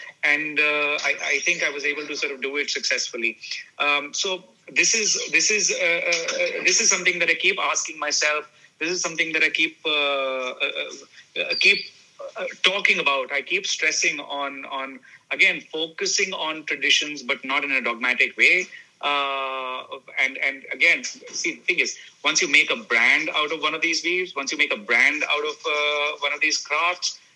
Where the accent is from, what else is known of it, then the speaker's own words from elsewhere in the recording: India; English is a second language; thing I had which was different than my other fellow designers was my upbringing and my experience as an Indian.